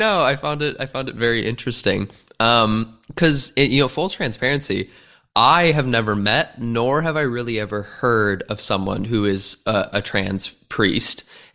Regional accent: Minnesota, United States; Do you know what's so funny is that when I saw that I'm from Minnesota myself.

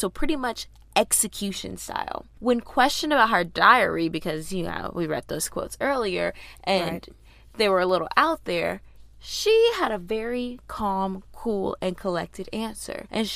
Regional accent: Georgia, United States; I'm looking at Georgia because y'all know we're from Georgia.

